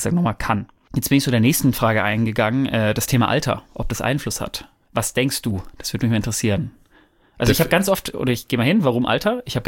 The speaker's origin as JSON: {"language": "German", "region": "Bavaria", "country": "Germany", "tie": "born or raised there", "said": "Aufgewachsen, und ich bin in Bayern aufgewachsen"}